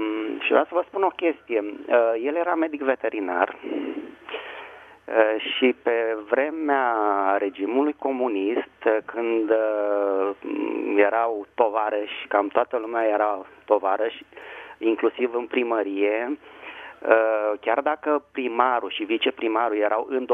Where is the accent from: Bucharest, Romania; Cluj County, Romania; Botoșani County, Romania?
Bucharest, Romania; Da, Română … din București.